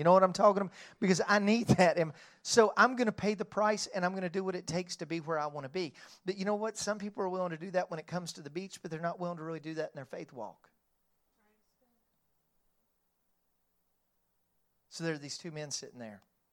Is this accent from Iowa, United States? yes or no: no; Knoxville, Tennessee, United States; I grew up in right outside of Knoxville, Tennessee. I'm a University of Tennessee fan.